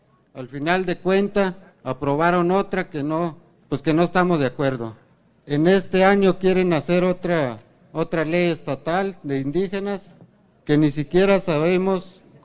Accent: Mexico; Todos los que estamos aquí, los que somos de México, nos acordaremos de los acuerdos de San Andrés

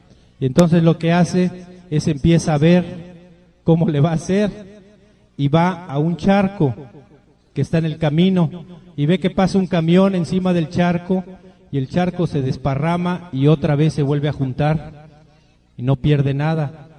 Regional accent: Chiapas, Mexico; Nosotros venimos de Chiapas, que es también parte de México.

